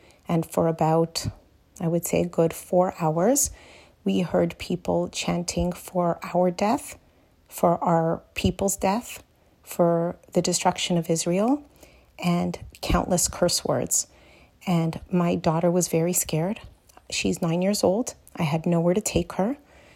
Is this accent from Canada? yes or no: yes; Canada; I will tell you that I'm a Canadian, and I have never, ever felt so unsafe in my life.